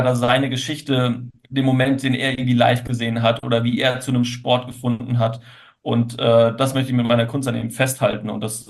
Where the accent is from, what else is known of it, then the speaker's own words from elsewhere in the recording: Frankfurt, Hesse, Germany; Das ist natürlich als Frankfurter echt ein Erlebnis gewesen.